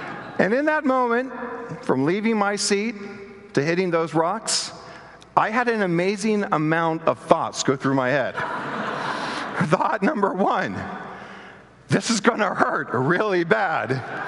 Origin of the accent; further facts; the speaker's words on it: Bentonville, Arkansas, United States; my hometown, Bentonville, Arkansas, is also the hometown of Walmart, the Walton Foundation.